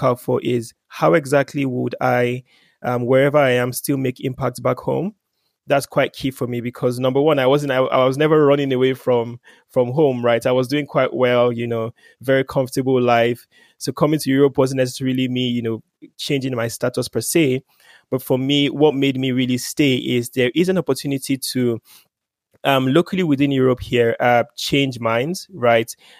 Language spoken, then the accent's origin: English; Lagos, Nigeria; I grew up in Lagos, Nigeria.